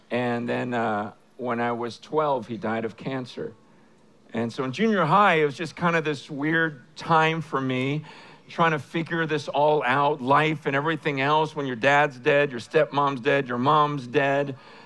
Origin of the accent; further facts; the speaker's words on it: San Francisco, California, United States; I am from San Francisco.